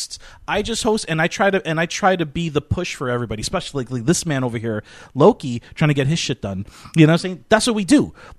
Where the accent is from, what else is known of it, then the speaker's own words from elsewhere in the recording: New Jersey, United States; Well, that's what I do, and I'm from New Jersey, and I already know better.